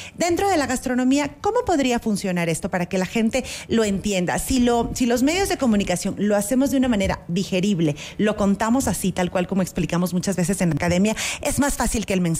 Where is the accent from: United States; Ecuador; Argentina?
Ecuador; es una experiencia que todos debemos vivir como ecuatorianos